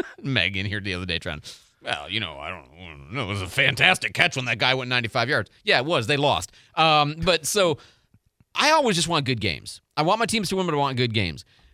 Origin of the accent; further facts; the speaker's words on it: Detroit, Michigan, United States; also born or lived in Chicago; I grew up in Detroit, so everybody from Detroit's a Michigan fan. Then we moved to Chicago, and I went to the University of Illinois